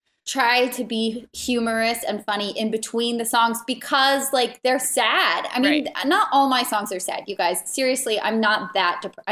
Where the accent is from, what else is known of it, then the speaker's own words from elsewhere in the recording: Santa Barbara, California, United States; So we grew up in Santa Barbara and we were both in the same ballet school together.